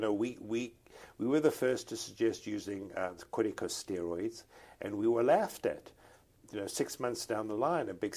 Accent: South Africa; moved away as an adult; also born or lived in Canada; now in United States; Yeah, so I'm South African. I did my medical training in South Africa. I then did critical care in South Africa.

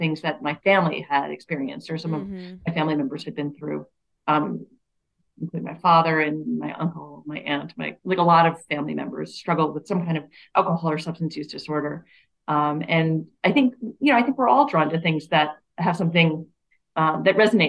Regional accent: Bedford, New York, United States; So I grew up in Westchester County, about an hour north of the city in Bedford.

